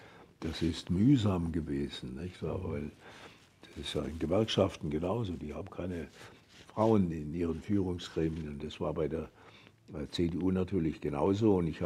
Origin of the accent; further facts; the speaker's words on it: Rhineland-Palatinate, Germany; Ich lebe in der Südpfalz, meine Heimat. Das ist mein alter Wahlkreis.